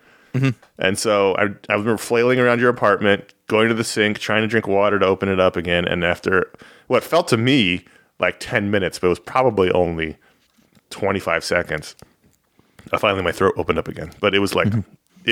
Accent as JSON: {"language": "English", "town": "New York City", "region": "New York", "country": "United States", "said": "Like I say this as a New Yorker."}